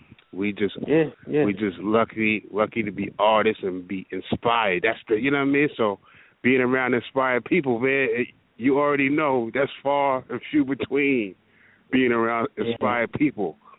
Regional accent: White Plains, New York, United States; what we experienced as artists growing up in Westchester, White Plains

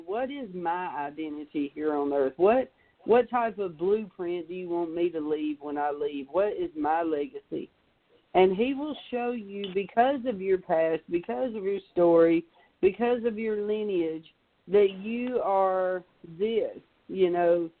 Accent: Southern United States, United States; accent: Southern US; in my life, my accent, you would think, is a negative because it's so southern and so slang.

